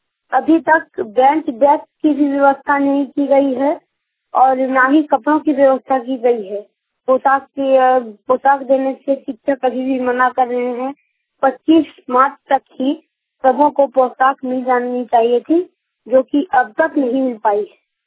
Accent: Donda, Jharkhand, India; मैं 13 B post Donda थाना राजनवा जिला गिरिडीह झारखंड का रहने वाला हूँ। मैं उत्कर्ण नदी ज्यादा 13 डी में पढ़ता हूँ।

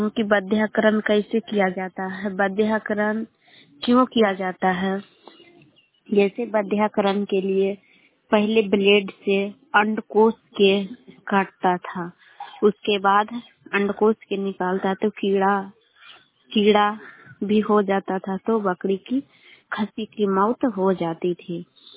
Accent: Bihar, India; गुवासु चकपुरा से बोल रही हूँ। पटना जिला के रहने वाली हूँ।

